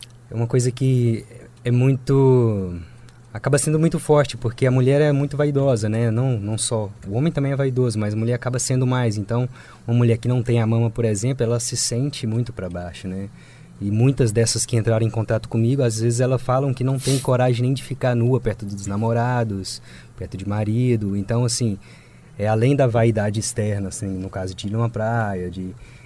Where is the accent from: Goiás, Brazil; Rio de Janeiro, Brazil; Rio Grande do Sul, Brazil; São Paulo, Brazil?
Goiás, Brazil; Goiânia; now in Florianópolis, Brazil; sou natural de Goiânia, né? Goiânia, Goiás. Recentemente aqui em Floripa, deve fazer 9 meses que eu estou morando aqui.